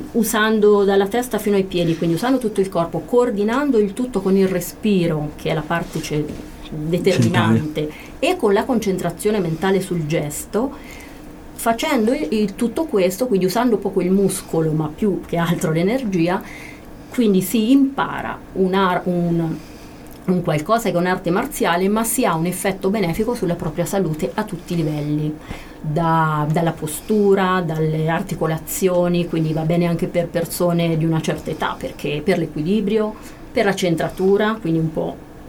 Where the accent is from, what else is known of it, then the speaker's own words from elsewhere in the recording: Perugia, Umbria, Italy; io invece sono di Perugia